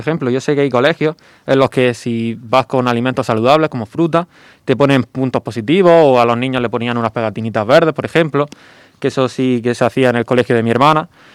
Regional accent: Almería, Andalusia, Spain; De Almería Capital.

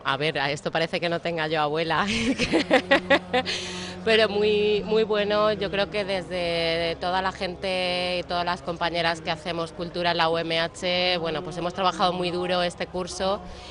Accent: Alicante, Valencian Community, Spain; moved away as an adult; now in Altea, Spain; como soy alicantina y me fui con 18 años, y bueno, ahora vivo en Altea, pero bueno, yo soy del polígono de San Blas

